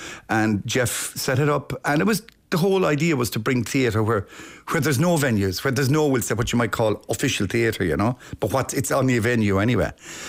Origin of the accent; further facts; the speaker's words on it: Tipperary, Ireland; born there; also born or lived in Limerick; I was born in the Marion Nursing Home in Tipperary. And we travelled over the border from Limerick over to the Marion for me to come into the world. And then we went back over the border again.